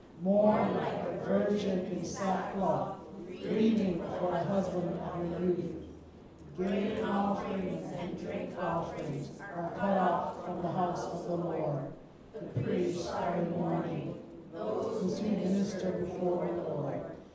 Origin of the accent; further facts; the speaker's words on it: Guyana; When I was growing up in Guyana, South America, my dad and I used to farm.